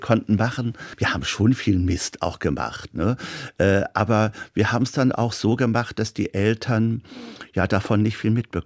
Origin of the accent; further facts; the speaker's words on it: Stade, Lower Saxony, Germany; Und ich bin ja nicht direkt in Hamburg groß geworden, sondern in Stade.